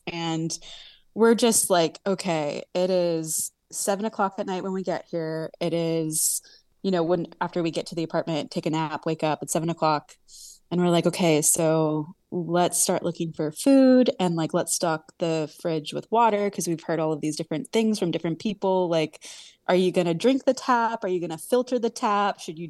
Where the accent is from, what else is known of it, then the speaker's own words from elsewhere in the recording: United States; We're just like, oh my gosh, we're so American.